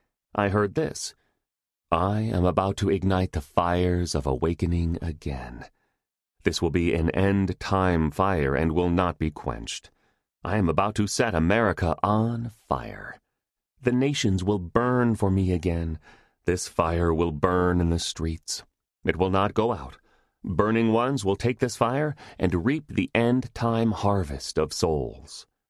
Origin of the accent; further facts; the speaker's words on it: Connecticut, United States; Being born and raised in Connecticut, you cannot help but have a thirst for awakening.